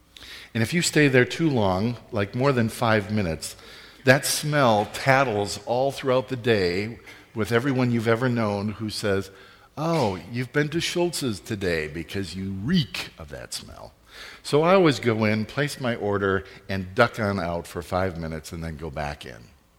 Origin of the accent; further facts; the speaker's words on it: Sheboygan, Wisconsin, United States; my family and I made our semi-annual pilgrimage to my hometown in Wisconsin. And if I speak with a native tongue, I would say we went to Sheboygan, Wisconsin. That's how we talk back there, by the way.